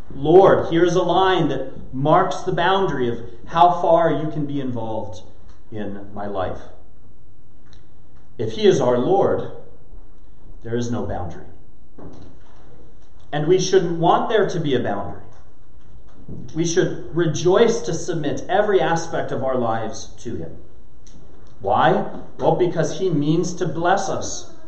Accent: United States; As an American myself, it's been my observation that Americans have a keen sense of privacy.

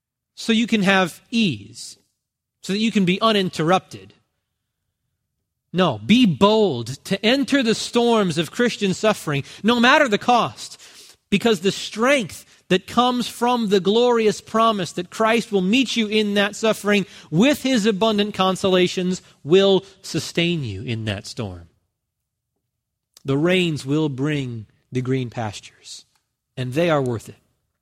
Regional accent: New Jersey, United States; I grew up in New Jersey, where it is not sunny every day like it is in Southern California.

